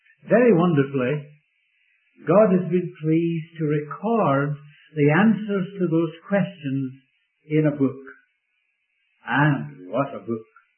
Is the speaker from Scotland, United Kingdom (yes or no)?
yes; Scotland, United Kingdom; The fact that I'm a Scot may make a lot of people jealous. But really, I couldn't help it. I was born there. I was brought up in that land